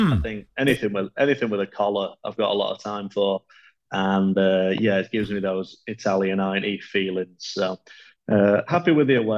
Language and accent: English; England, United Kingdom; as an Englishman